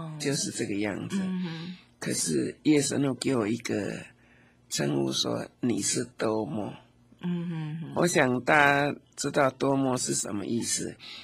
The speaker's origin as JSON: {"language": "Chinese", "town": "Dongshi", "region": "Chiayi County", "country": "Taiwan", "tie": "born or raised there", "said": "正好在我的家乡东石乡，嘉义东石乡。"}